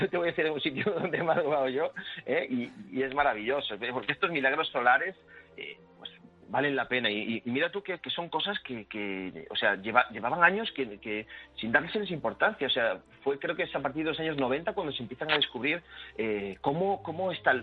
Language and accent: Spanish; Galicia, Spain; Bueno, y en Galicia, hablando de magia, ¿no? Que es mi tierra, ¿no?